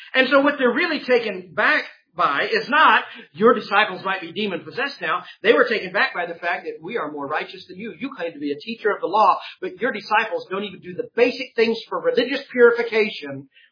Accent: Texas, United States; I grew up in Texas. I've drank out of water hose.

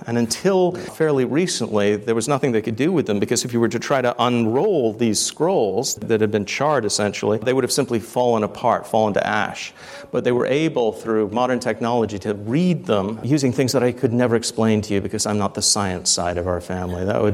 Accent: New Jersey, United States; also born or lived in England; I was born in England, but grew up in northern New Jersey.

